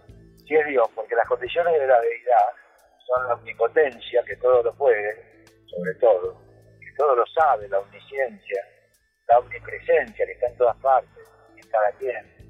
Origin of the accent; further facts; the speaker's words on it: Argentina; No, yo soy argentino, quiero ser argentino, hago los impuestos en Argentina, todos.